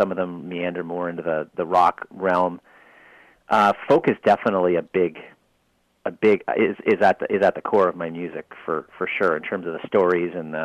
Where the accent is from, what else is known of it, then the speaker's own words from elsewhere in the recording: Toronto, Ontario, Canada; I am from Toronto.